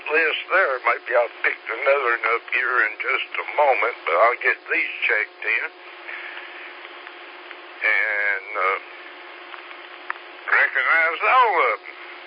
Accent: Greer, South Carolina, United States; and they from Greer. And Greer is my hometown.

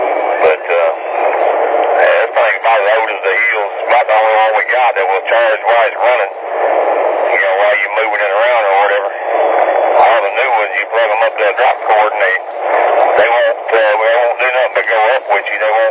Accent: West Virginia, United States; I'm from West Virginia, and I'm used to seeing this time of the year, you know, 10 degrees or so, you know.

